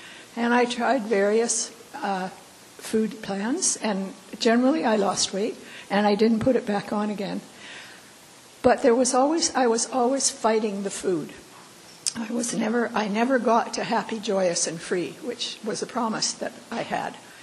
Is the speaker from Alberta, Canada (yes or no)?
no; Vancouver, British Columbia, Canada; I'm a recovered compulsive overeater and food addict, and I'm from Vancouver, Canada, not Vancouver, Washington. So you'll hear my Canuckisms from time to time